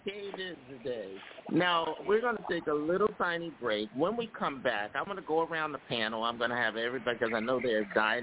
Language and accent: English; New York, United States; because I'm a New Yorker